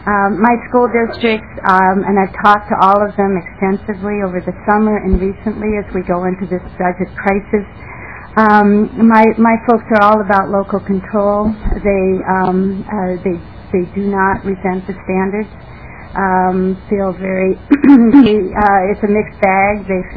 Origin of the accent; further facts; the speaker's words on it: Minnesota, United States; freshman this year, and I'm from the Lake Minnetonka area.